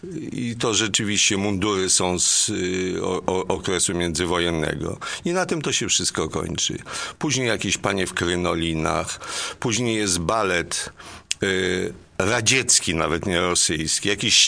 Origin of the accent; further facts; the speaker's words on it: Warsaw, Masovian Voivodeship, Poland; ja jestem z Warszawy, cała rodzina z Warszawy